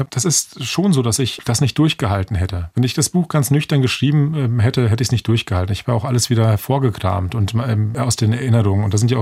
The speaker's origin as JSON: {"language": "German", "country": "Turkey", "said": "Aber sobald ich etwas darüber sage, sage ich es als Türke."}